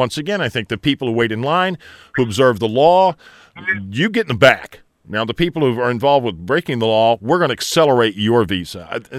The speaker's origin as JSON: {"language": "English", "town": "Carterville", "country": "United States", "tie": "born or raised there", "said": "Because in my hometown, Carterville, they approved a property tax increase solely for the purpose of police and fire pensions."}